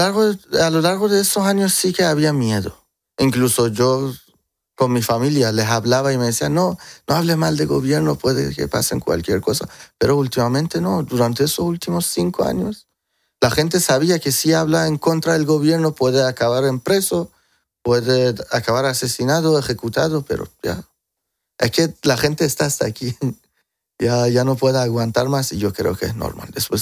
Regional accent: Spain; ya estoy bastante acostumbrado. Creciendo aquí desde niño en España

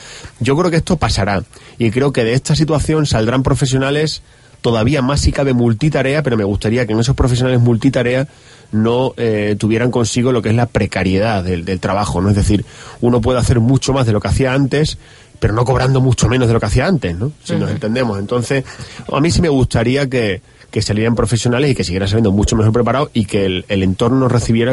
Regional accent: Cáceres, Extremadura, Spain; Los cacereños somos muy cacereños y las cacereñas

